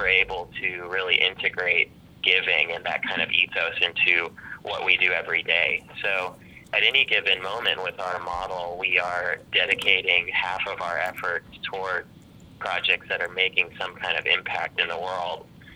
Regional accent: California, United States; I grew up in the Silicon Valley, kind of close to Palo Alto

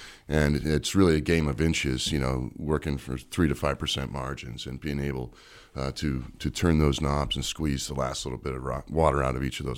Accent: Pennsylvania, United States; I come from Western Pennsylvania, and my uncle has a small trucking company, flatbeds.

